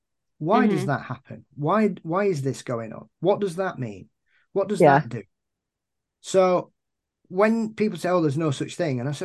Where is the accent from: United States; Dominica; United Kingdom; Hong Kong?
United Kingdom; England; things that 6 and 7 year olds growing up in England at that time probably weren't exposed to a lot